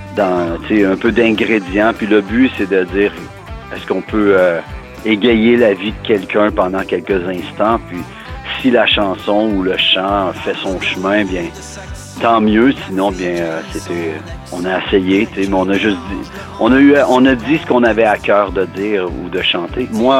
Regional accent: Thetford Mines, Quebec, Canada; now in Montreal, Canada; Je viens de Tetford, une ville de 27 000 habitants, une moyenne ville en fait. Je suis déménagé pour les études et pour la musique à Montréal.

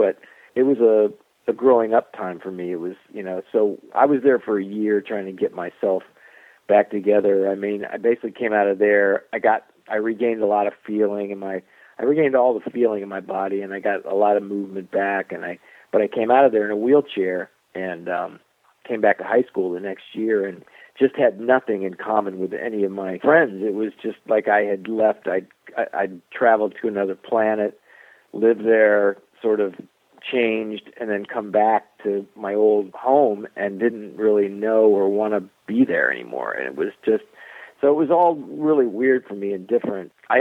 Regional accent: Florida, United States; I grew up in South Florida, and when I was 15 years old, I had a rock and roll band in high school

